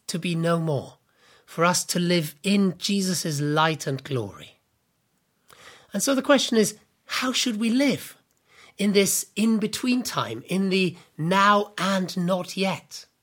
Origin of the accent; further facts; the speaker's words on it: Germany; Christmas Eve was the big day for us when I grew up in Germany.